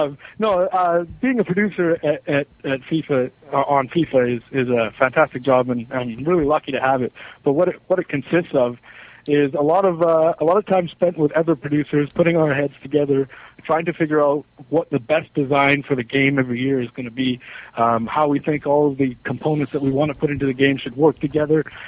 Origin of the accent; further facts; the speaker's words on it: Vancouver, British Columbia, Canada; But I grew up here in Vancouver. As I told you, I'm half Jamaican, so my dad was born and raised in Jamaica.